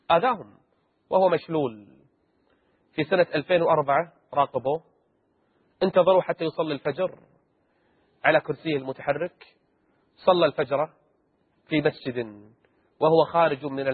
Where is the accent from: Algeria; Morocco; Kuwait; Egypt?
Kuwait; حتى عندنا بالكويت ما يعطى كل المعاش